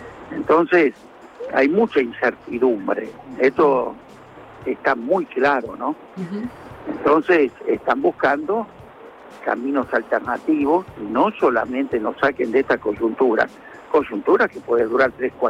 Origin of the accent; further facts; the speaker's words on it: Argentina; ¿somos capaces los argentinos de unirnos